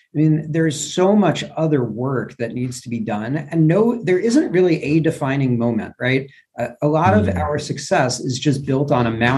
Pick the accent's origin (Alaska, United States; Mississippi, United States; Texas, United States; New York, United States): New York, United States; The housing prices on the coast, and I'm from New York originally, are absurd.